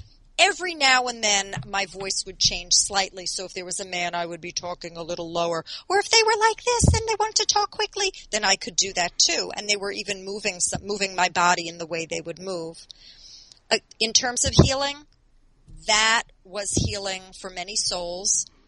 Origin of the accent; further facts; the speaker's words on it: Long Island, New York, United States; from Long Island. That's who I am, you know, just